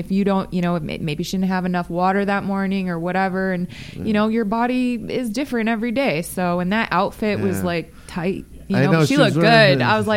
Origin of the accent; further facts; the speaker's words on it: Las Vegas, Nevada, United States; I'm not like a fanatic because I'm from Vegas, so we didn't have a team to claim. We claimed LA teams.